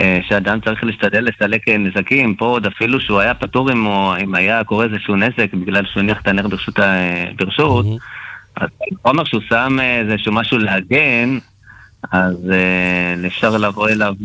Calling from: Petah Tikva, Central District, Israel; כן. מפתח תקווה.

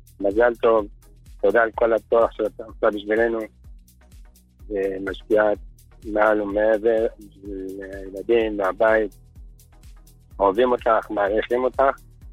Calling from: Bat Yam, Tel Aviv District, Israel

